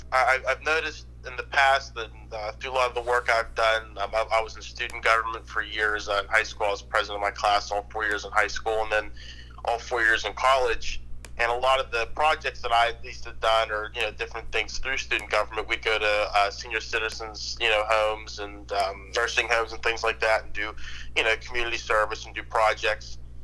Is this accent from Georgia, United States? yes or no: no; Pennsylvania, United States; and I'm from the Mon Valley, which is a bunch of old steel towns that used to be thriving. They're not quite as thriving as they used to be.